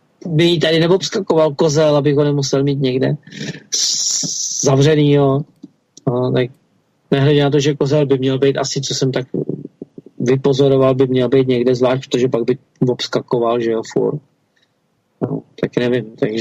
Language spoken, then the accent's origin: Czech; Prague, Czechia; protože jako Pražák se každý rok chodil do zoologické zahrady